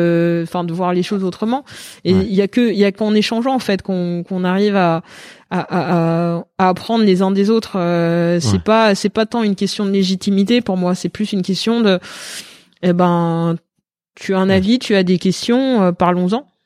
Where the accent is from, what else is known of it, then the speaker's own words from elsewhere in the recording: Paris, Île-de-France, France; Et comme je suis parisienne